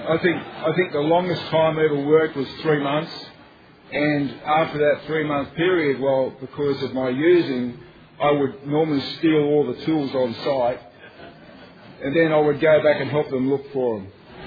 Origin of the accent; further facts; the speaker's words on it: Sydney, New South Wales, Australia; they sort of said, where are you from? And I said, Sydney.